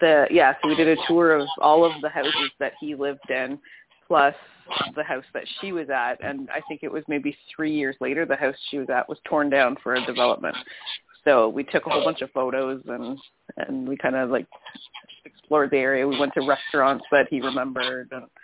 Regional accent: Toronto, Ontario, Canada; born there; I was born in Toronto, so I go there frequently.

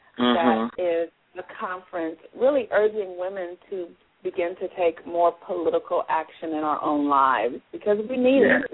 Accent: California, United States; born there; how come I was born in California and not in South Africa?

